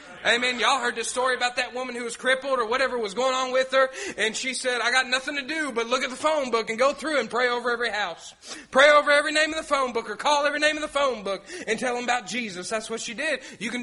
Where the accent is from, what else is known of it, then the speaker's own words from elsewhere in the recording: Knoxville, Tennessee, United States; And I said, well, I'm actually not from here. I'm from Knoxville.